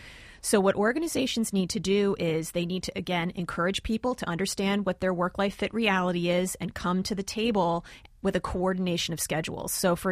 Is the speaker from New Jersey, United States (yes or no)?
yes; New Jersey, United States; I'm from New Jersey.